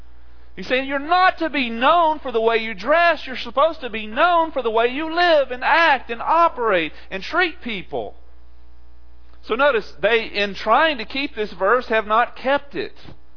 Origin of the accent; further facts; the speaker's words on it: Texas, United States; I grew up in East Texas, very far south and east, about as far south and east as you can get. 5 miles from the border of Louisiana, 10 miles or 15 miles from the coast of the Gulf of Mexico.